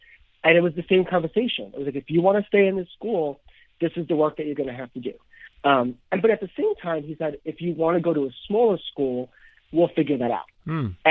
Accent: Queens, New York, United States; I am. So I grew up in Queens, New York my whole life. I moved a couple years ago out to Long Island. I grew up in Ozone Park, Queens.

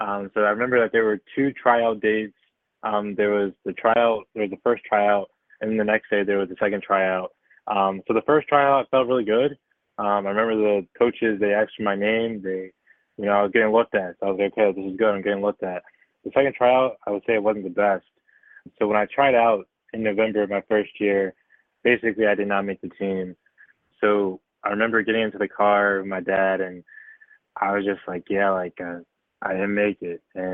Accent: Philadelphia, Pennsylvania, United States; now in Glen Olden, United States; Yeah, so I'm originally from Southwest Philadelphia, but I moved out to a small suburb in Delaware County. It's called Glen Olden.

